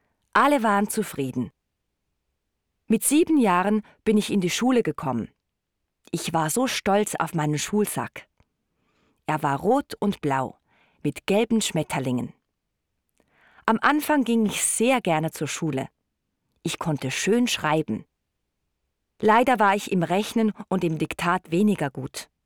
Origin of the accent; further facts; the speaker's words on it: Winterthur, Zurich, Switzerland; Ich bin in Winterthur aufgewachsen, zusammen mit einem großen Bruder. Wir hatten eine 4-Zimmer-Wohnung. Die Zimmer waren klein und die Küche ganz alt.